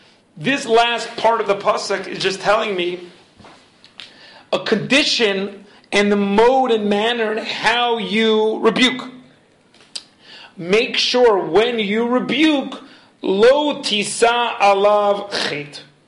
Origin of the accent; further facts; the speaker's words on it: New York, United States; born there; I was born in New York.